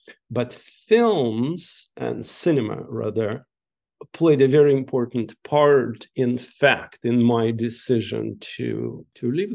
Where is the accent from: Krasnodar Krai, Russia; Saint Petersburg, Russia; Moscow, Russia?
Saint Petersburg, Russia; English is a second language; moved away as an adult; now in United States; I have one that I received in Russia, where I'm from. I'm from St. Petersburg, and I went to what's called the Theater Arts Academy